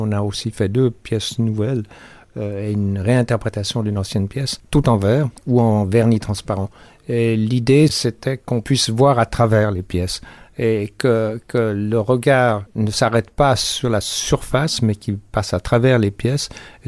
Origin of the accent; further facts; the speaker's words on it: Geneva, Switzerland; comme je suis de Genève et que j'ai vécu toute ma vie ici